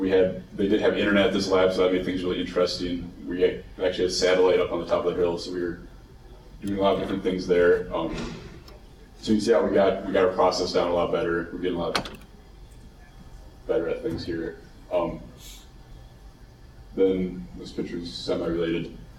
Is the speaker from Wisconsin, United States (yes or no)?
yes; Milwaukee, Wisconsin, United States; I'm also from Milwaukee with Garrick.